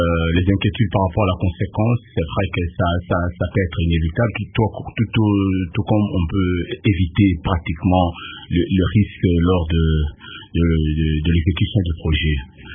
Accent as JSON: {"language": "French", "country": "DR Congo", "said": "On est congolais."}